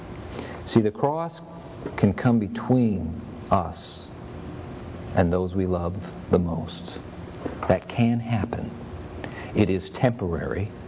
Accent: California, United States; I grew up in California, and there were orange trees where I grew up, and we went to a grove one time

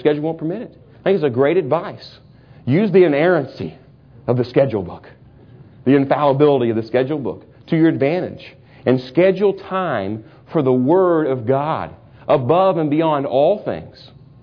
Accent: Missouri, United States; I'm from Missouri, the Show Me State.

